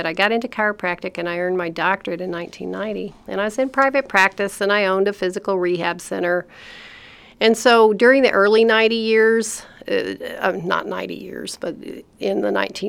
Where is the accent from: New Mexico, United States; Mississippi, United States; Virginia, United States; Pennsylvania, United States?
New Mexico, United States; Albuquerque; the experiences that I had growing up in Albuquerque provided me a culturally diverse background because there's lots of tribes in that area and different cultures.